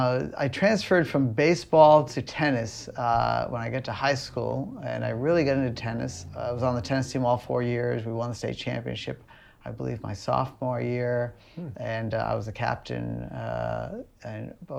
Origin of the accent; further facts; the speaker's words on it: Portsmouth, United States; In Portsmouth, okay. Yeah, born and raised in Portsmouth. Graduated Portsmouth High School.